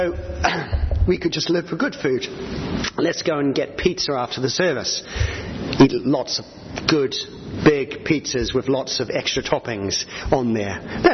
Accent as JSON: {"language": "English", "country": "Australia", "tie": "born or raised there", "also_born_or_lived": "New Zealand", "said": "When I was growing up in Australia and New Zealand"}